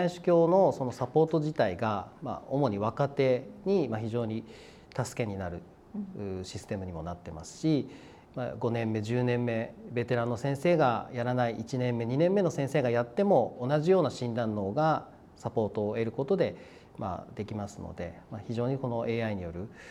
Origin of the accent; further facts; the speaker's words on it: Otawara, Tochigi, Japan; はい、大田原市出身です。